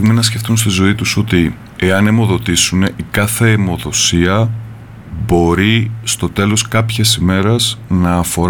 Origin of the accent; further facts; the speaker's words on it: Thessaloniki, Central Macedonia, Greece; έρχομαι από μια πάρα πολύ μεγάλη πόλη. Μπορεί να μην είναι γνωστό, αλλά έρχομαι από την Θεσσαλονίκη, στην οποία ζούσα τα τελευταία περίπου 25 χρόνια.